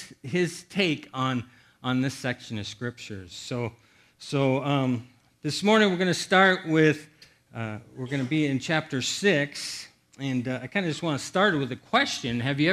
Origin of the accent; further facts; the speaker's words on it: Iowa, United States; It was on this river in Iowa. I grew up in Iowa.